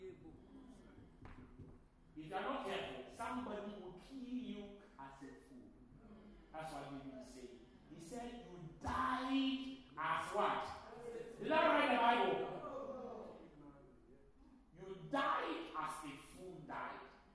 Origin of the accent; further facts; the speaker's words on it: Ghana; I don't know about Nigeria. I'm from Ghana.